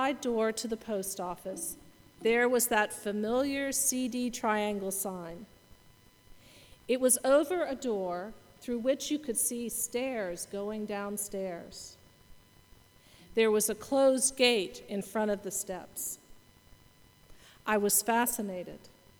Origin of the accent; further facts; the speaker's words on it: Alexandria, Virginia, United States; And I mostly noticed them in my hometown of Alexandria, Virginia.